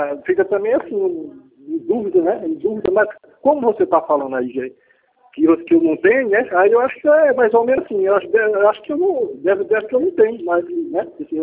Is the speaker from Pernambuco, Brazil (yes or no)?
yes; Pernambuco, Brazil; now in Barrinha, Brazil; estou aqui, mas eu sou pernambucano